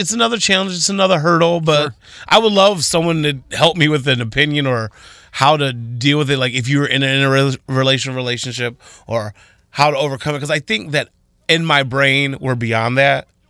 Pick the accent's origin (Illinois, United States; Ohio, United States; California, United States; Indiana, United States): Ohio, United States; Toledo; Oh, you're from the city. I'm like, oh, I'm from Toledo, whatever.